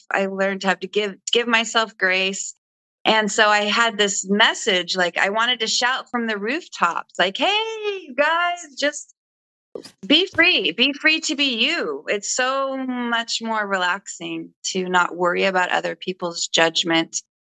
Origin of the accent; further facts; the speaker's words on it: Los Angeles, California, United States; I grew up in Los Angeles, and I just returned after 30 years to the LA area.